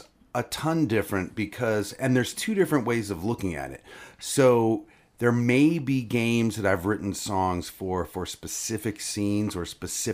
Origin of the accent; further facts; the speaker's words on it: Virginia, United States; I grew up in Virginia, near there, in the woods of Virginia.